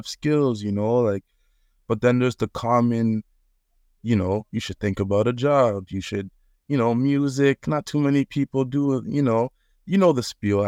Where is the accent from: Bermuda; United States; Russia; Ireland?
Bermuda; now in Toronto, Canada; I was born in Toronto and ended up leaving around the age of 7, just after I recorded that first song, actually. And I moved to Bermuda, an island in the Atlantic. So I was out there for majority of my life. I didn't come back to Toronto until I was 18.